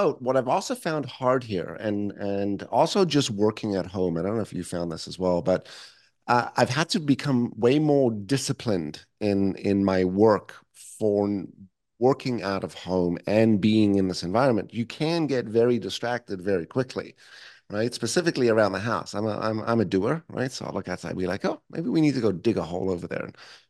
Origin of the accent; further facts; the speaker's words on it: Johannesburg, Gauteng, South Africa; now in Canada; I grew up in Johannesburg.